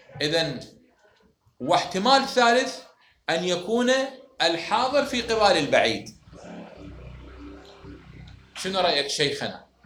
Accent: Iraq; إذا نحن كعراقيين شنو تكليفنا راح يصير؟

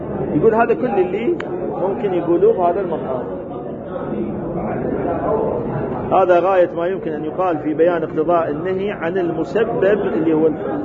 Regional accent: Saudi Arabia; عندنا بالسعودية

